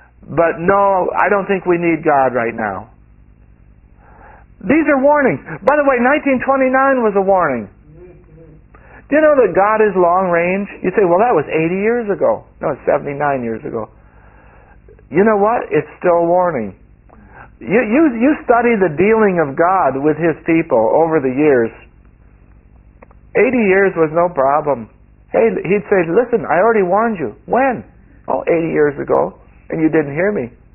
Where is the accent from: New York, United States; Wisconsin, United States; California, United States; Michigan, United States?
New York, United States; Really, which I mean, I'm from New York State.